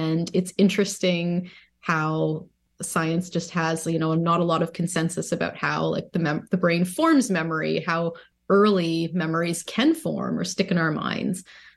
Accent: Ontario, Canada; I was a figure in my childhood growing up in Ontario.

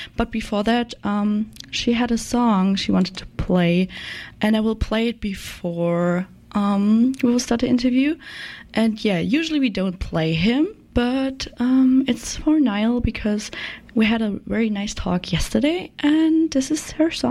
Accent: Germany; I'm the new intern, and I'm from Germany

